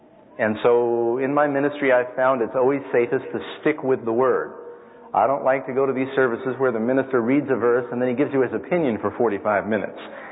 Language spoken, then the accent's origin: English; New York City, New York, United States; I grew up in New York City, and just growing up, I believed someday I'm going to see, I want to find a place where I can be alone and where it can be quiet.